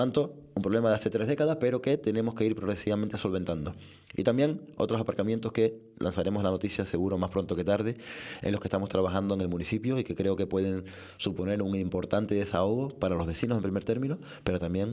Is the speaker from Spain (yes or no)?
yes; Puerto de la Cruz, Canary Islands, Spain; Los que somos de Puerto de la Cruz, y tú eres uno de ellos también, sabes que esto se alarga